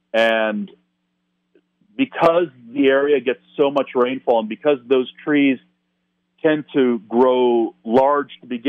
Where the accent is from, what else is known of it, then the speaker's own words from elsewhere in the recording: Toronto, Ontario, Canada; a place like Toronto, again, my hometown, where it's not really part of the culture because we're not, you know, we're not located near any kind of wilderness region, right?